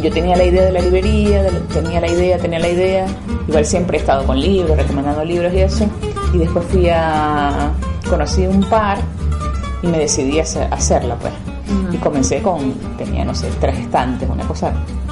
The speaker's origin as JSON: {"language": "Spanish", "town": "Maracaibo", "region": "Zulia", "country": "Venezuela", "said": "de Maracaibo, que es la ciudad donde yo soy, claro, de Venezuela"}